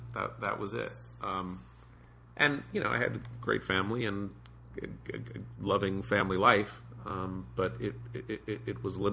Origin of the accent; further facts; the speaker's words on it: United States; I grew up 30 miles outside of New York, and there was always Manhattan